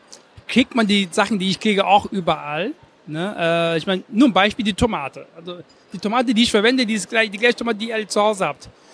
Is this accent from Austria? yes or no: no; Ghana; also born or lived in Germany; ich habe ja zwei Heimaten, ich bin einmal Deutscher und ich bin einmal aus Ghana.